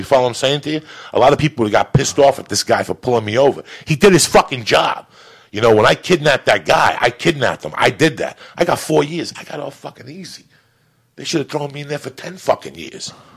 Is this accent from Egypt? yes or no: no; Cuba; English is a second language; now in United States; No, I'm not about being Cuban, but my big thing was to be an American.